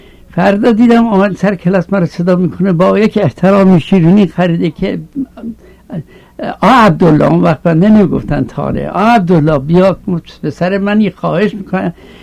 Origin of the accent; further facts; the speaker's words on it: Hamadan, Iran; born there; بنده 1292 در شهر همدان به دنیا آمدم